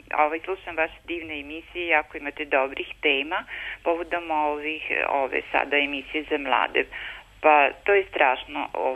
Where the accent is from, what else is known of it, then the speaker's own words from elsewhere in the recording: Subotica, Vojvodina, Serbia; Kod nas u Subotici jedino je pozorište koje imamo